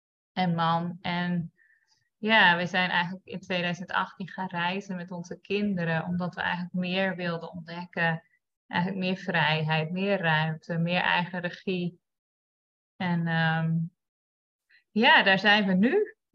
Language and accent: Dutch; Friesland, Netherlands; moved away as an adult; Ik ben opgegroeid in Friesland. Ben op mijn 18e al gaan reizen naar Amerika.